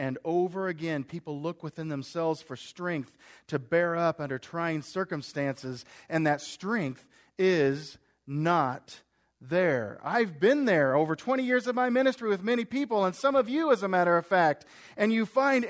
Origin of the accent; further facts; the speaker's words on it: Stanbury, Missouri, United States; we were up in Stanbury over Christmas, my hometown, and we were watching the Kansas City news, is what they have up there.